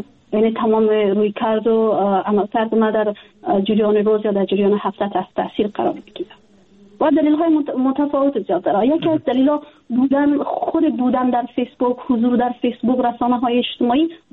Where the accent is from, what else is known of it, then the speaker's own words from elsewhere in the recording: Afghanistan; جدا از اینکه وطنم است، خانواده مجا است، دوستایم هستن، من در افغانستان بزرگ شدیم، تحصیل کردیم، کار کردیم